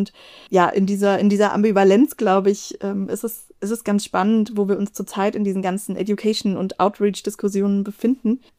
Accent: Stuttgart, Baden-Württemberg, Germany; Ich komme nicht aus München, ich komme aus dem benachbarten Bundesland Baden-Württemberg und bin in Stuttgart aufgewachsen, habe aber tatsächlich Familie hier auch im Umkreis

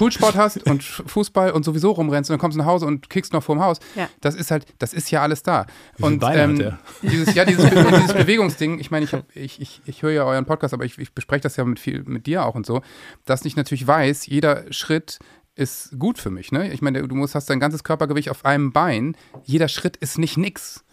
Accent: Worpswede, Lower Saxony, Germany; Freddy wohnt ja auf dem Land im schönsten Dorf Deutschlands, Wobbsfede, wo ich herkomme.

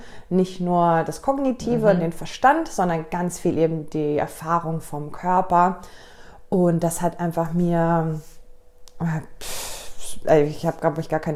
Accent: Munich, Bavaria, Germany; Ich komme ursprünglich aus München. Ich war viele Jahre im Ausland gelebt und bin jetzt aber wieder in München.

